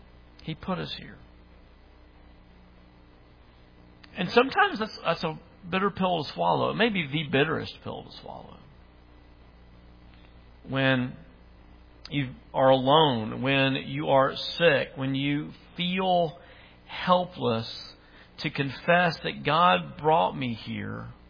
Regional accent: United States; accent: redneck; y'all know how my redneck accent goes with names, and I say them all wrong

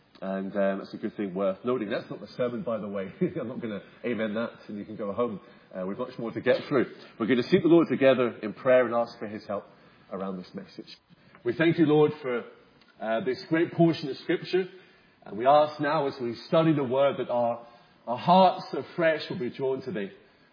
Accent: England, United Kingdom; accent: southern English; And I have to really hold back from not sounding too southern in my English accent when I say "sound as a pound," because some people say it differently depending on what part of London or the south of England you come from.

